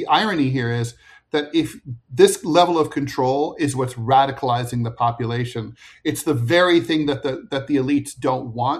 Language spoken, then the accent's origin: English; New York City, New York, United States; you know, as a New Yorker, when I would go to work every day and commute and step over the homeless people in the subway